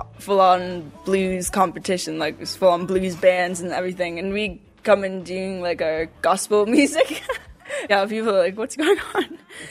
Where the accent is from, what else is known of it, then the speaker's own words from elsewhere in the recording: London, Ontario, Canada; This is back home, my home country, London, Ontario, Canada.